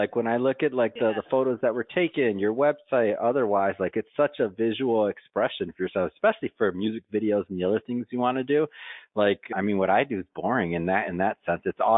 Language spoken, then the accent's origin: English; Midwest, United States; I grew up with them. I'm from the Midwest.